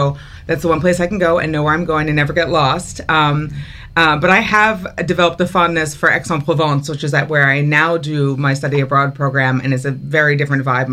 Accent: Baltimore, Maryland, United States; So I grew up in Baltimore, went to a private all-girls school, and French was required from first to eighth grade.

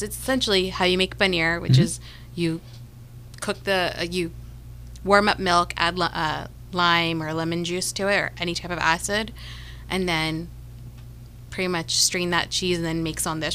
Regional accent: New Jersey, United States; I grew up in Jersey, in literally the town they filmed The Sopranos in. And I would go to the Italian bakery all the time.

